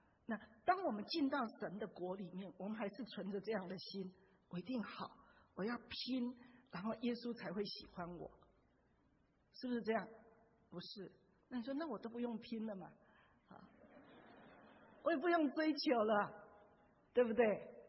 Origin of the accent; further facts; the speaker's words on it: China; 特别我们中国人，常常活在功利主义。